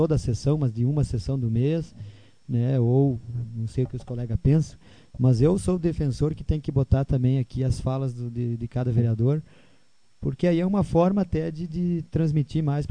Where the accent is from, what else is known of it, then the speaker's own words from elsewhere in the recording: Pejuçara, Rio Grande do Sul, Brazil; Porque se nós que somos moradores, é uma dificuldade, que somos de Pejuçara